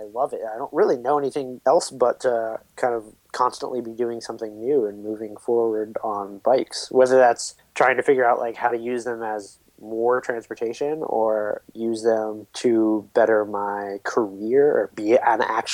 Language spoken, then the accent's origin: English; Milton, Florida, United States; I'm actually in the house that I grew up in right now. I'm down in Pensacola, Florida, visiting my mom. And this is where I was born. It was or Milton, if you will. It's just north of Pensacola